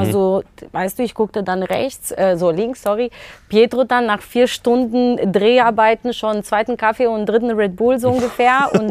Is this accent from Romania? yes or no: yes; Romania; now in Germany; Also ich komme aus dem Osten, es gibt niemanden, der aus osteuropäischen Raum kommt